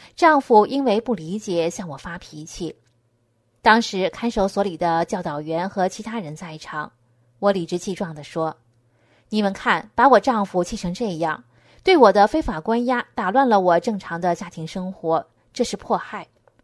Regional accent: China; 我是中国人

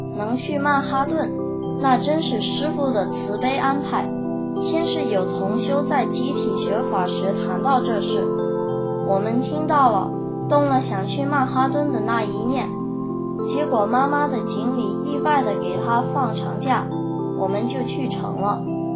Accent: Taiwan; 因为我从小就在台湾长大，每天读的都是中文

